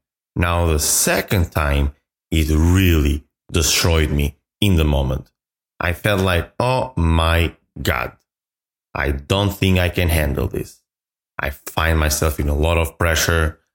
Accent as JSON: {"language": "English", "country": "Albania", "moved": "as an adult", "lives_now": "United States", "said": "at that time, I was still going back and forth to Albania, to my home country."}